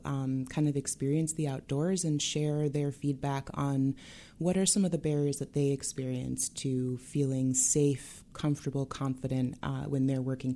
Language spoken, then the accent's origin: English; Brooklyn, New York, United States; which being someone born and raised in Brooklyn and New York is not something I ever would have expected I'd be capable of doing